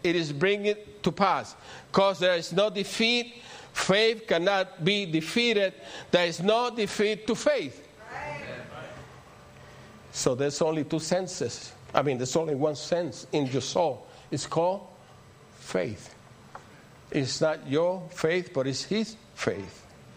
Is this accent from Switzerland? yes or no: no; Puerto Rico; I come from Puerto Rico, and my mindset was very different in the natural.